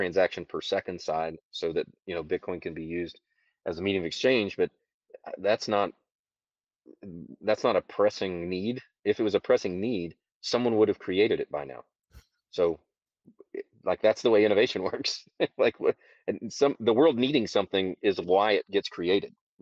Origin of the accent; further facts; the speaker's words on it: United States; Yeah, and I mean, I'm an American